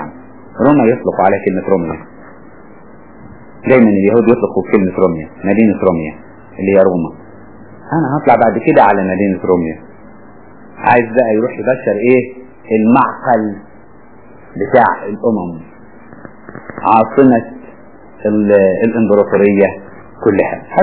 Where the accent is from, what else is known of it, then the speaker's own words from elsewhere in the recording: Egypt; كان غالبية السياخ هنا عندنا في مصر يهود.